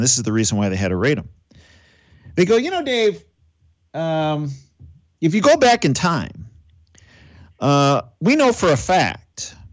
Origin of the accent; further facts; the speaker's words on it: Chicago, Illinois, United States; I grew up in Chicago, spent a big chunk of my life in Chicago, still have a lot of friends and family in Chicago.